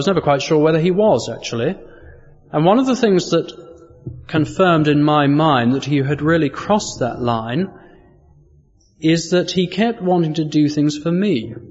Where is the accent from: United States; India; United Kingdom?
United Kingdom; England; The ways it happens today, of course, we're English, we express it in different ways.